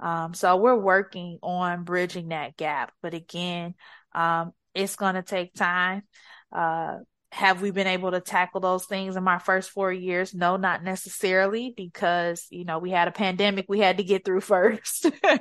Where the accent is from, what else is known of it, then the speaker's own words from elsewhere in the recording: Detroit, Michigan, United States; No, I'm from Detroit. I'm from the city, born and raised in the city.